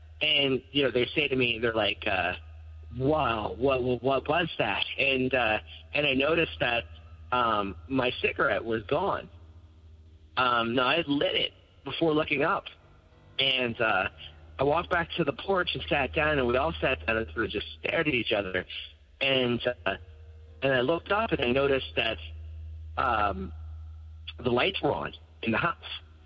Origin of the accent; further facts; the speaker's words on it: Wall, Pennsylvania, United States; So I grew up in outside of Pittsburgh in a very small town called Wall. And you can find it if you search for Wall, PA.